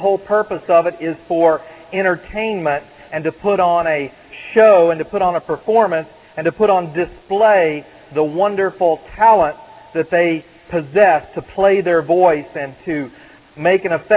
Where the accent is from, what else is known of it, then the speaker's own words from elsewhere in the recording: the South, United States; I'm from the South. I know my accent's funny sometimes